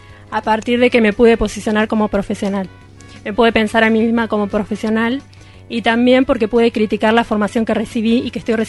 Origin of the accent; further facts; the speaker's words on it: La Plata, Buenos Aires Province, Argentina; soy de La Plata, tengo 26 años